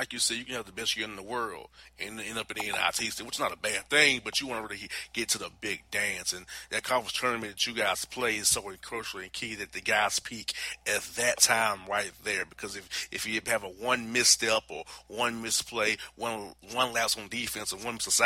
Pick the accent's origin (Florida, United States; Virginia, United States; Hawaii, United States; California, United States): Florida, United States; now in Georgia, United States; I went to school in Tennessee. I'm originally from Florida because I want to leave home